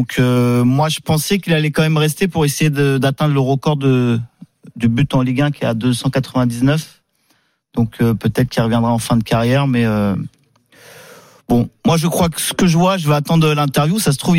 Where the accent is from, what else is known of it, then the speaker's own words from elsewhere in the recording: Île-de-France, France; Je suis supporter de Lens, mais je suis un enfant de la région parisienne.